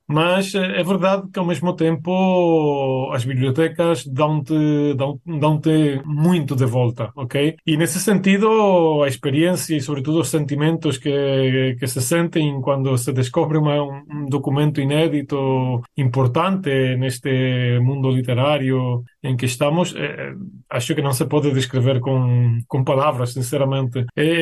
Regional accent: Toledo, Castilla-La Mancha, Spain; Portuguese is a second language; E é verdade que, como diziam, sendo espanhol, sendo toledano, é sempre mais complicado.

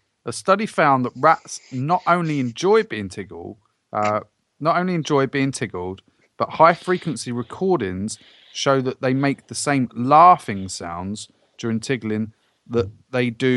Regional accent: England, United Kingdom; We're English. It's our language.

